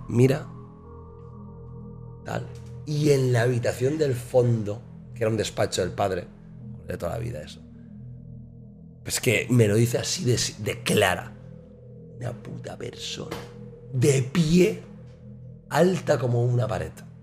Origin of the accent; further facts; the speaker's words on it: Manresa, Catalonia, Spain; una de ellas es en Manresa, mi ciudad natal, que es esta.